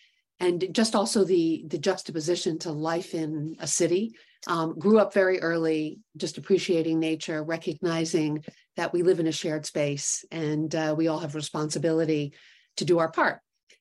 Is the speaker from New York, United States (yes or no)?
yes; New York City, New York, United States; So I have the great fortune of growing up in New York City and spending my summers and weekends on a dairy farm in Connecticut.